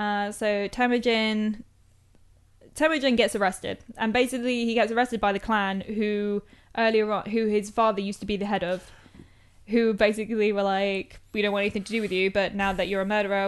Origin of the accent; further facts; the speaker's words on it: United Kingdom; I have no idea, because I'm British.